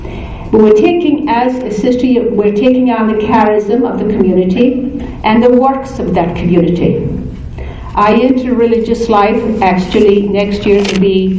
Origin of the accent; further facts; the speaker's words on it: Ireland; I'm from Ireland, and I was raised in a Catholic family.